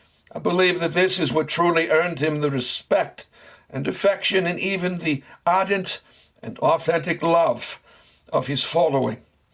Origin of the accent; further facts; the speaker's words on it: Boston, Massachusetts, United States; now in Philadelphia, United States; Talk radio had been humming along quite nicely within my hometown of Boston